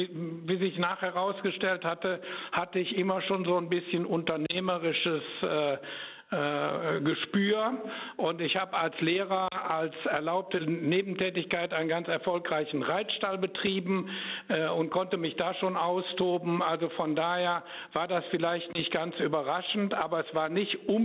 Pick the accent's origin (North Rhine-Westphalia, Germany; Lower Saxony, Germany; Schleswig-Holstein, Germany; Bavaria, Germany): North Rhine-Westphalia, Germany; Cologne; und ich fühle mich eigentlich immer noch als Kölner